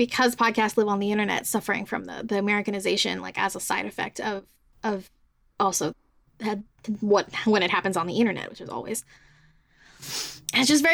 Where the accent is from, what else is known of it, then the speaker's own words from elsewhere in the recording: Puerto Rico; Because I'm from Puerto Rico, right? And I'm from a colonized place.